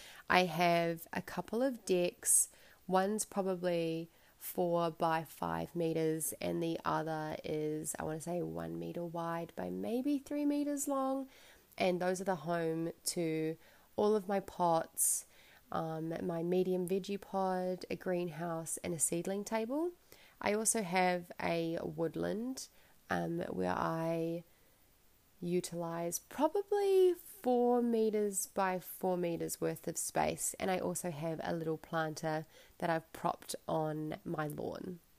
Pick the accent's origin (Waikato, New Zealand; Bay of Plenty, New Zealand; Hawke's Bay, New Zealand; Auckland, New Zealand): Auckland, New Zealand; Pukekohe; now in Wellington, New Zealand; I'm currently living in Wellington, New Zealand. I was originally born and raised in Pukekohe, which I would have called a small town. I'm just not sure it would be considered that anymore, and that's in South Auckland.